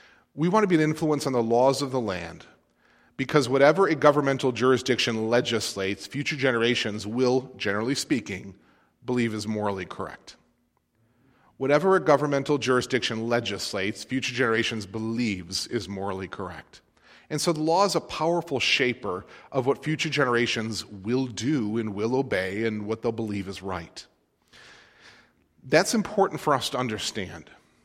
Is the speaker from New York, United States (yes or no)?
yes; Depew, New York, United States; I grew up in Calvary Baptist Church, Depew, New York.